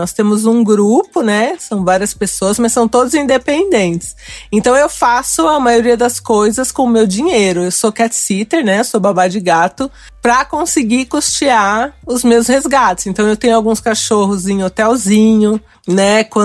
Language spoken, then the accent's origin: Portuguese; Santo André, São Paulo, Brazil; eu sou aqui do ABC, de Santo André, tô aqui coladinha na Zona Leste.